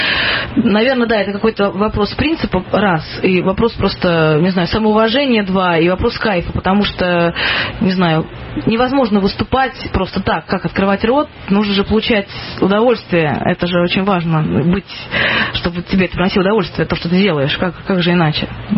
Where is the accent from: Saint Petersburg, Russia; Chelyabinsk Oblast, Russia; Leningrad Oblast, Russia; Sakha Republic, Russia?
Saint Petersburg, Russia; Мы же из Санкт-Петербурга